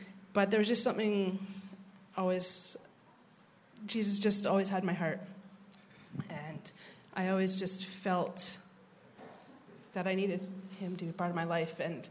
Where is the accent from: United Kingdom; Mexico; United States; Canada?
Canada; Chemainus, British Columbia; now in Qualicum Beach, Canada; I grew up in Chemainus, and I lived there until 2012 when Doug and I got married. And loving Qualicum.